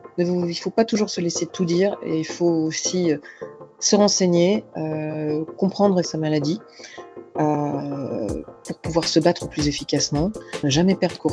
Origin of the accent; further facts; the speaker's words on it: France; j'ai une vie, en fait, en France, une première vie en France. J'ai grandi en France, j'ai fait mes études en France, dans une superbe école de commerce à Lille, à l'EDEC. Et puis, je me suis mariée avec un Français.